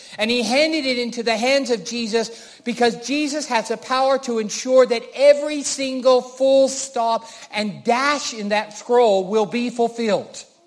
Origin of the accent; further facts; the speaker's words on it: Colorado, United States; I remember when I grew up in Colorado, one of the things I loved to do was to go walk around in the Rocky Mountains